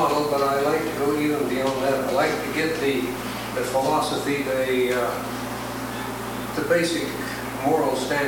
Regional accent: Minnesota, United States; It was jazz, and there's this, we're from Minnesota

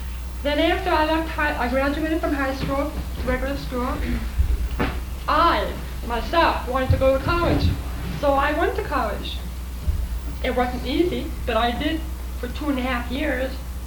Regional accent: Vacaville, California, United States; The Lutheran church in my hometown, small town, Vacaville.

